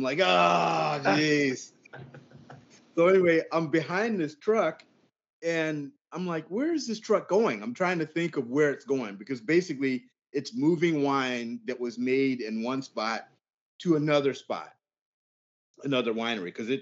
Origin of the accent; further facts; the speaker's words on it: California, United States; I'm such a die in the hard. I'm a Californian man.